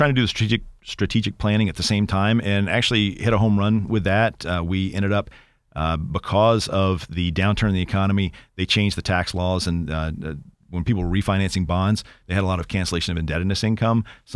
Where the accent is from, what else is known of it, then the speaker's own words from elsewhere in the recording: East Coast, United States; moved away; And growing up on the East Coast, you come here, lack of humidity, right? We don't have mosquitoes.